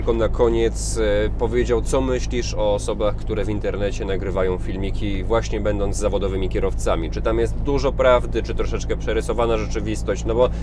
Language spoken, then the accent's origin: Polish; Kraków, Lesser Poland, Poland; A ja z Krakowa.